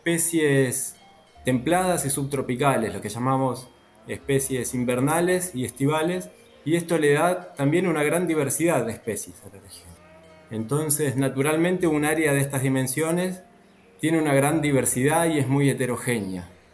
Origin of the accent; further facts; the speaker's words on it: Argentina; now in Tacuarembó, Uruguay; soy argentino y trabajo en INTA, Concepción del Uruguay